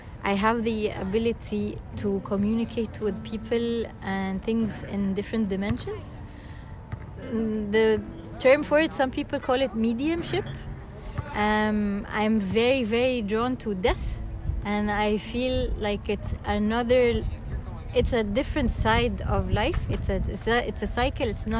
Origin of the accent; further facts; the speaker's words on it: Egypt; and I'm from Egypt.